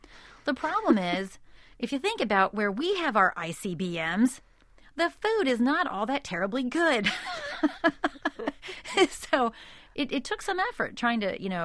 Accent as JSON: {"language": "English", "region": "Indiana", "country": "United States", "said": "I'm from Indiana, and I do have, you know, a classic Indiana, you know, family reunion salad"}